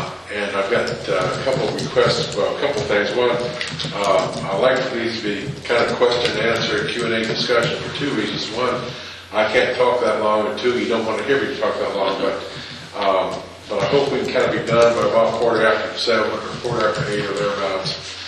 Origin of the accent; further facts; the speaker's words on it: Indiana, United States; now in Brunswick County, United States; I'm also obviously not a native of North Carolina. I grew up in Indiana. But my mother is from north of Durham, a little town in Roxborough.